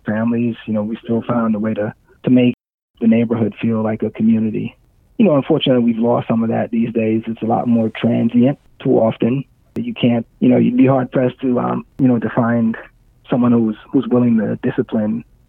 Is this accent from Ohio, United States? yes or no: no; New York City, New York, United States; I was born originally in the Clinton Hill area of the district. I lived there for a few years, and then we moved to Crown Heights, and that's where I still live today.